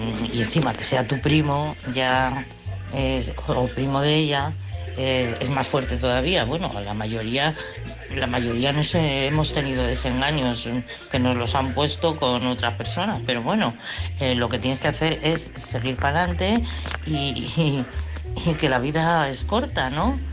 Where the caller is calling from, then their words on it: Madrid, Community of Madrid, Spain; de Madrid.